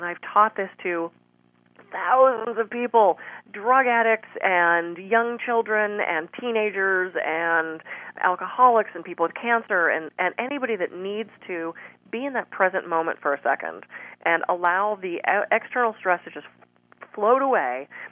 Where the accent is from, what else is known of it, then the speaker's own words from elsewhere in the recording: East Coast, United States; You know, I'm from the East Coast originally. I talk fast, I walk fast, I eat fast.